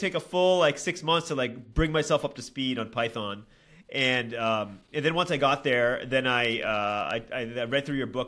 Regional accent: East Coast, United States; So my little bit of backstory: I grew up in the East Coast of the U.S.

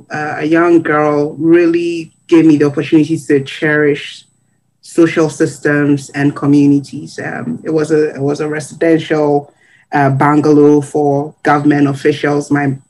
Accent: Koforidua, Eastern Region, Ghana; So I grew up in Ghana, Koforidua to be precise. Koforidua is still a peri-urban community. So it's in between a rural and urban setting.

